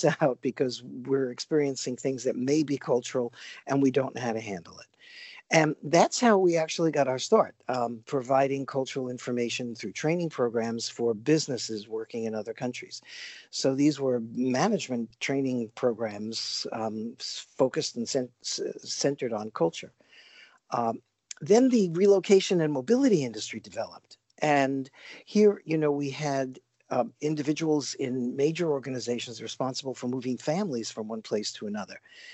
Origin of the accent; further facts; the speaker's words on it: New York City, New York, United States; And growing up in New York City, which is so multicultural, I was influenced by all the different cultures that literally I lived among.